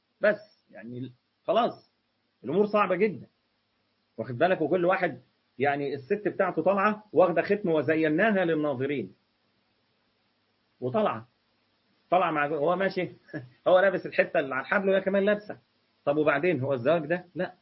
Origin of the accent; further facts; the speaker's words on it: Egypt; يعني ربنا سبحانه وتعالى يهديهم ويهدينا احنا كمان في مصر